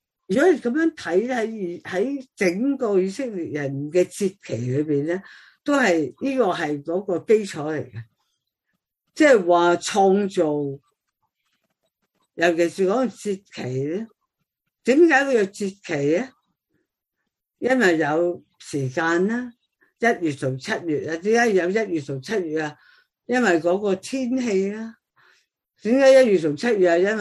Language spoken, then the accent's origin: Cantonese; China; 我哋中国人都有好多节令噶